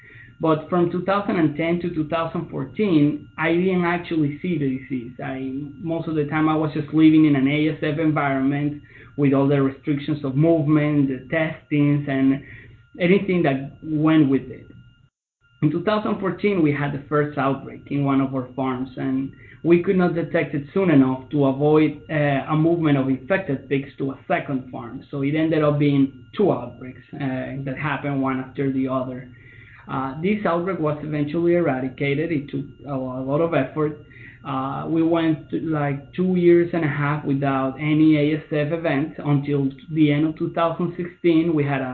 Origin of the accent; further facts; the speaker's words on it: Venezuela; also born or lived in Russia; So I am originally from Venezuela, where I obtained my DVM. I lived for 6 years in Russia